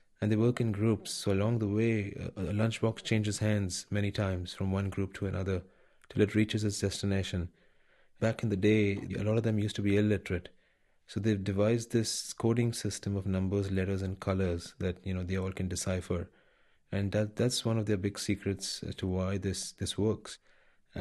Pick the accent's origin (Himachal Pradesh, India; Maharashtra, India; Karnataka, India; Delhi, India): Maharashtra, India; Mumbai; moved away as an adult; now in United States; You know, I grew up in Bombay, but I moved to the States when I was 18 to study.